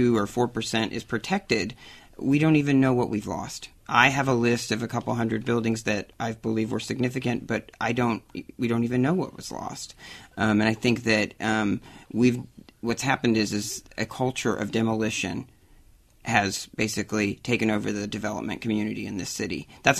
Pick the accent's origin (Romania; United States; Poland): United States; Texas; I guess maybe the fact that I'm from Texas. And, you know, in Texas, we do have some historic cities and places, obviously.